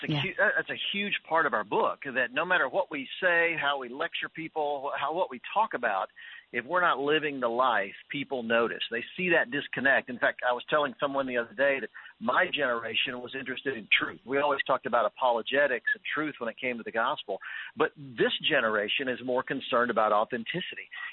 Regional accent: Charlotte, North Carolina, United States; Well, I'm a preacher's kid from the South. I grew up in Charlotte, North Carolina.

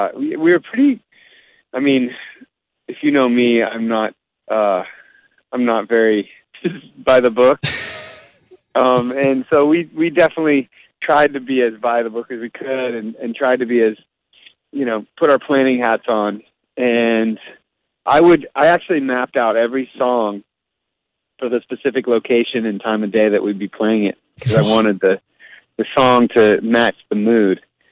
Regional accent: San Diego, California, United States; What if I could do this all around my hometown of San Diego?

